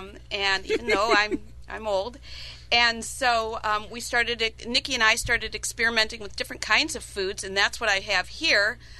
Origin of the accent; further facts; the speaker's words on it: St. Louis, Missouri, United States; I'm from St. Louis. My dad is as well.